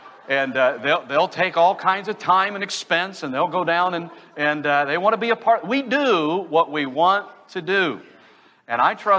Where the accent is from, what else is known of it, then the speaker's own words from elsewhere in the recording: Kansas City, Missouri, United States; I told those in the Sunday school hour, I grew up in Kansas City, Missouri.